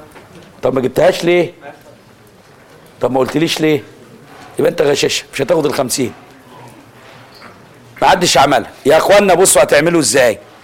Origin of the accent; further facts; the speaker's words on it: Egypt; عندنا في مصر خير من ما يشترى من المواشي هو ماشيه الصعيد